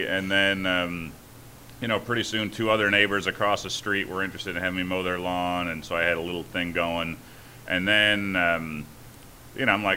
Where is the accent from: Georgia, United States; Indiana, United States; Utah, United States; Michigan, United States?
Indiana, United States; Griffith; Griffith, Indiana.